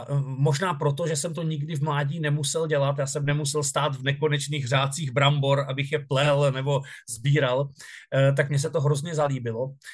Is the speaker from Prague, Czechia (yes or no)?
no; Sokolov, Karlovy Vary Region, Czechia; moved away as an adult; já nejsem původněm z Moravy, já jsem od Sokolova. Takže já jsem z té hornické oblasti, já jsem vyrostl vlastně mezi 2 šachtami. Na jedné straně šachta, na druhé straně šachta a na třetí straně chráněná krajinná oblast.